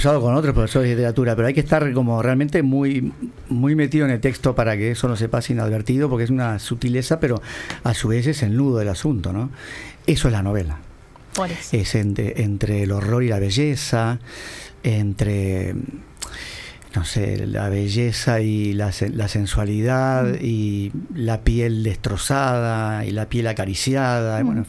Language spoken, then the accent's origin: Spanish; Montevideo, Uruguay; Papá era relojero en Colón, donde yo nací y crecí. Y en Colón está la Asociación Japonesa del Uruguay, en el barrio Colón.